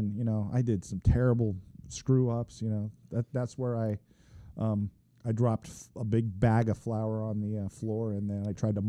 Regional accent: Cocoa Beach, Florida, United States; Yeah, from Florida. I grew up high school in Florida.

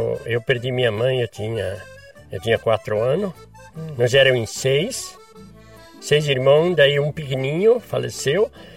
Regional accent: Sananduva, Rio Grande do Sul, Brazil; born there; Eu nasci no Rio Grande do Sul, no município de Salanduva, distrito de São da Ortiga.

